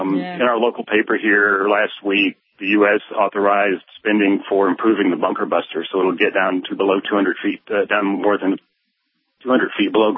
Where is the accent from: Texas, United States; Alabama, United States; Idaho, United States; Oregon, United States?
Alabama, United States; I grew up here in Alabama. I've lived here all my life, so I've grown up in the Bible Belt.